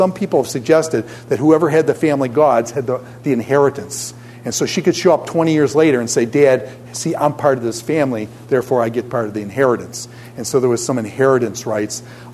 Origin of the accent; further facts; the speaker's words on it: New York, United States; Now, where I come from, do we call those rivers? I grew up on the Niagara.